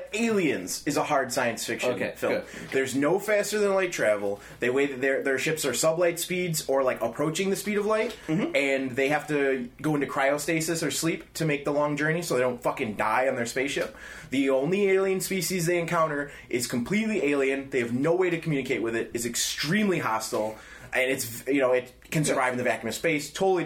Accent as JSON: {"language": "English", "town": "Chicago", "region": "Illinois", "country": "United States", "tie": "born or raised there", "also_born_or_lived": "Skokie", "said": "Yeah, so, from Chicago, originally. Yeah. Okay. And then I went to school in Skokie."}